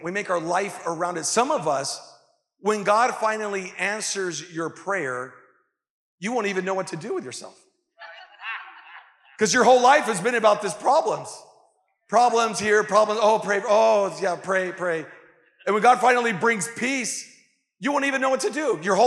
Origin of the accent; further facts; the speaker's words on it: Las Palmas, Canary Islands, Spain; You know, I grew up in the Canary Islands, Spain.